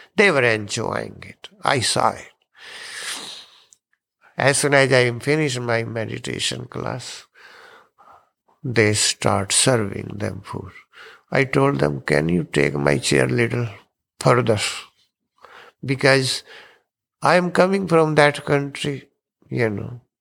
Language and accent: English; India; English is a second language; I came from India first time. I didn't know the English much.